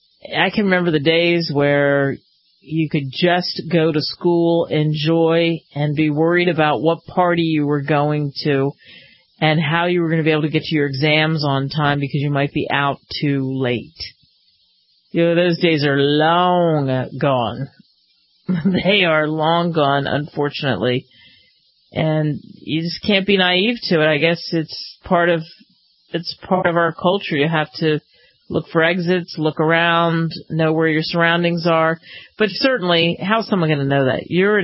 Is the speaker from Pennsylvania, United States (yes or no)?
yes; Philadelphia, Pennsylvania, United States; Remember, I am from Philadelphia, the land of the cheesesteak.